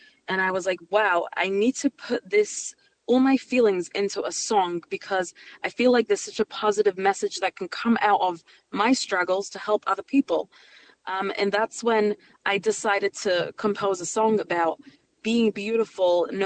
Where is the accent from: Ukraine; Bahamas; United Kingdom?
United Kingdom; now in New York, United States; I am British. I moved to New York 7 years ago.